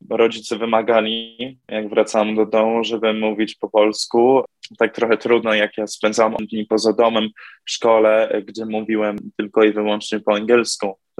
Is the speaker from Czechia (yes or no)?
no; United States; moved away as an adult; now in Poland; Urodziłem się w Stanach i wychowałem się tam i tak naprawdę do 18 albo nawet 17 roku życia to ani razu nie przyszło mi do głowy, że może bym przeprowadził się do Polski i śpiewał.